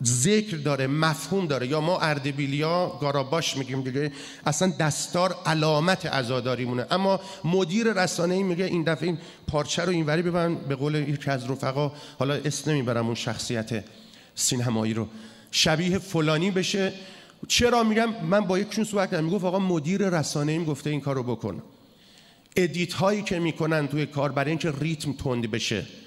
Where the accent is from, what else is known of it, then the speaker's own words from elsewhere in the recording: Iran; گفتم نه من ایرانی هستم.